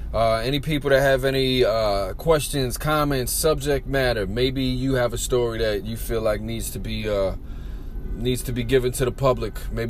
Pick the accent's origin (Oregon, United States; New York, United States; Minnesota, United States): New York, United States; New York City; you know, I'm from the Bronx, and a lot of motherfuckers in the Bronx